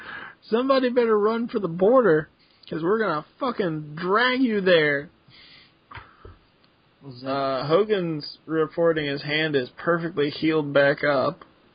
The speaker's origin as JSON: {"language": "English", "town": "Wichita", "region": "Kansas", "country": "United States", "tie": "born there", "said": "Sir, I was born in Wichita."}